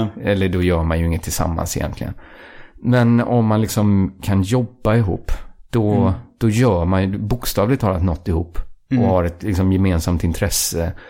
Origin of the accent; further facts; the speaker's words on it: Västra Götaland County, Sweden; min kompis från området där jag växte upp utanför Borås.